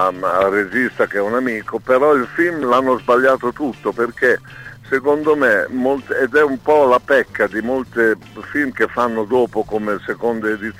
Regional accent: Bologna, Emilia-Romagna, Italy; essendo bolognese, sono molto sportivo

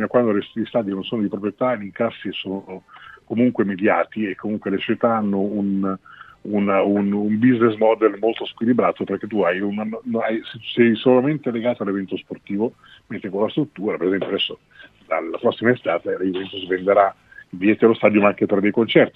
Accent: Sicily, Italy; giusto tiro fuori perché sono siciliano

